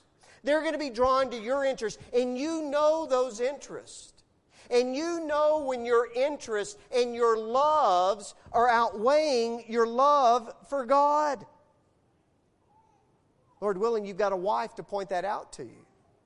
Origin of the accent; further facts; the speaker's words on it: Texas, United States; I grew up in West Texas. I'm a Cowboy fan.